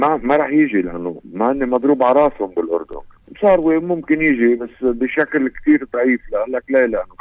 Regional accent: Lebanon

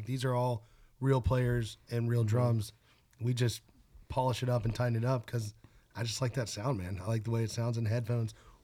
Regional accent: Nashville, Tennessee, United States; I'm born and raised in Nashville, grew up in country music.

